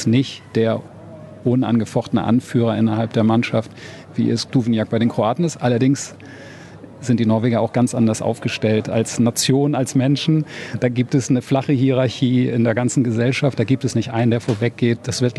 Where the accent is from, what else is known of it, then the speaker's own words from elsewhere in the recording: Flensburg, Schleswig-Holstein, Germany; born there; Ich bin als gebürtiger Flensburger